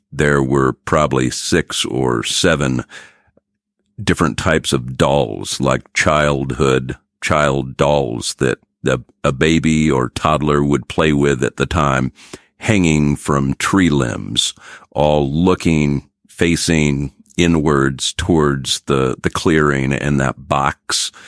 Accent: West Virginia, United States; when I was a boy growing up in West Virginia. It was 1975, and I was 10 years old

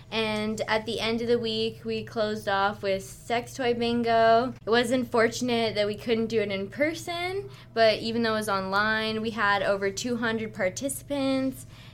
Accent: Vancouver, British Columbia, Canada; I'm a first-year Renaissance College student. I'm from Vancouver, British Columbia

